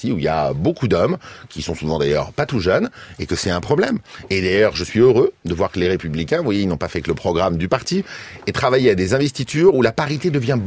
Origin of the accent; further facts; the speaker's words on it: France; chez nous en France